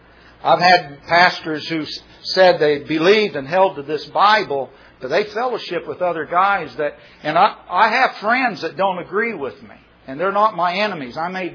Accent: United States; accent: Yankee; But I went up and I was trying to talk to him with my Yankee accent and his English accent

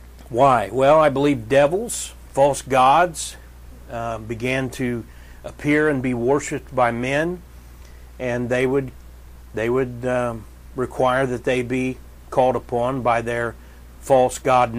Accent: England, United Kingdom

